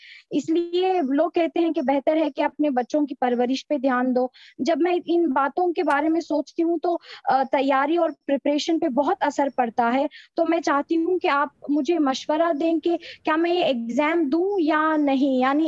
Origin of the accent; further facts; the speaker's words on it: Bengaluru, Karnataka, India; میں بینگلور انڈیا سے تعلق رکھتی ہوں. میں ابھی یہاں انڈیا میں